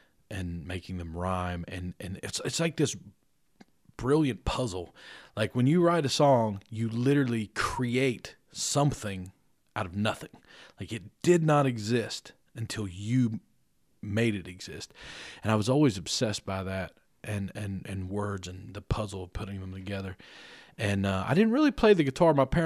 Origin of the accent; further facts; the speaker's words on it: Fayetteville, West Virginia, United States; I'm from Fayetteville, West Virginia, a little utopia of West Virginia, and I make up songs for a living.